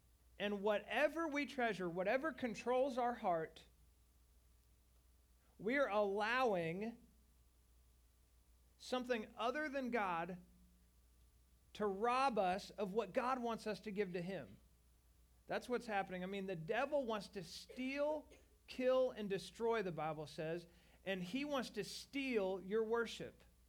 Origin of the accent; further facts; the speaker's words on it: Lawrence, Kansas, United States; I grew up in Lawrence, Kansas, love them.